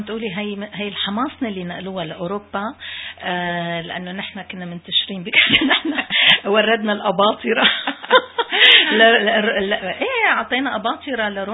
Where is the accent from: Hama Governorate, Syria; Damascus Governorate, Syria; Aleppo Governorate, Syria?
Damascus Governorate, Syria; Damascus; طبعا أنا أصلي حمصي أكيد وخلقت بالشام وربيت بالشام